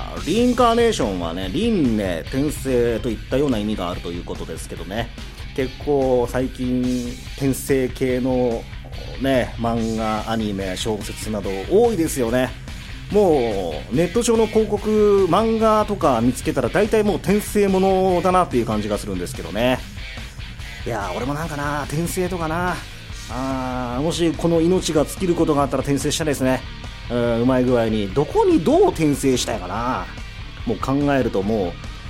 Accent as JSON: {"language": "Japanese", "region": "Nagasaki", "country": "Japan", "said": "僕と同じ長崎県出身のバンドで"}